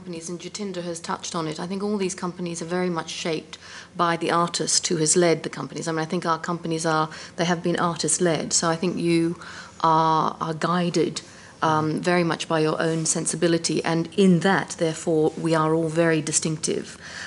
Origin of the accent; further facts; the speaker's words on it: United Kingdom; we are trying to write ourselves as British Asians into the landscape